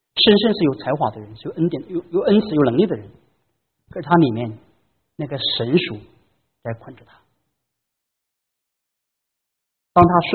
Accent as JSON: {"language": "Chinese", "country": "China", "said": "我们中国人不是有句话说吗？有人是不见棺材不流泪啊。"}